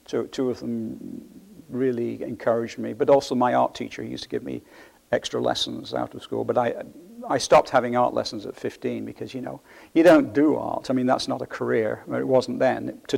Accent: Wisbech, East of England, United Kingdom; born there; I was born in Cambridgeshire, actually, in Wisbeach. My mother was evacuated when the war started. I was born in the first month of the war

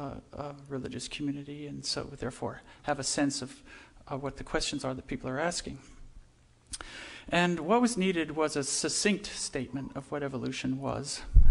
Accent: Indonesia; also born or lived in Philippines; my parents were missionaries, and I grew up in Indonesia and the Philippines in the Episcopal Church tradition.

